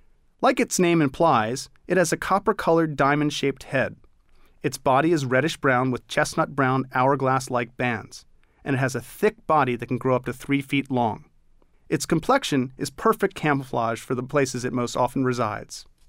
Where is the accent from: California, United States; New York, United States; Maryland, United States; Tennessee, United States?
Maryland, United States; Baltimore; it was my favorite reptile when I was a youngster growing up in Baltimore City.